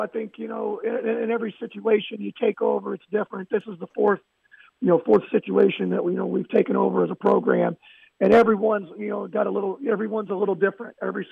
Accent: Indianapolis, Indiana, United States; now in Jeffersonville, United States; Well, Matt, I've lived in Jeffersonville for the past 6 years. A lot of I'm originally from Indianapolis.

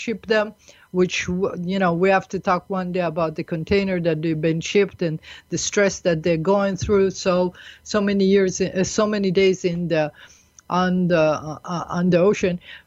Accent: United States; and I come from America, and we have there another state of mind

